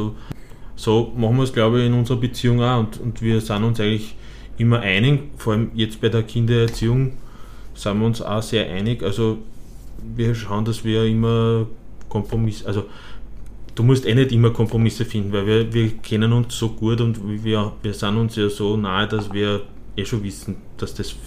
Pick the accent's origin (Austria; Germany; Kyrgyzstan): Austria; Pfaffstätten, Lower Austria; weil es bei uns in Pfaffstätten in der Phase, wie ich dort groß geworden bin, ziemlich viele Kapellmeisterwechsel gegeben hat